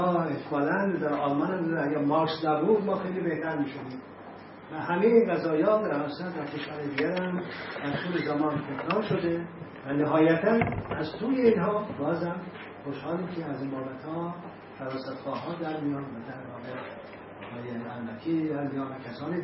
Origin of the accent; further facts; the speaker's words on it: Iran; من اصلا ایرانی هستم عنوان یه هویت، ولی با فرهنگ آذری باید بزرگ شدیم